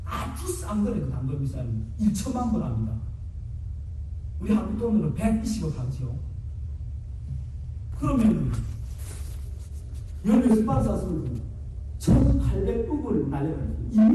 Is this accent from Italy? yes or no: no; North Korea; now in South Korea; 우리 탈북자들은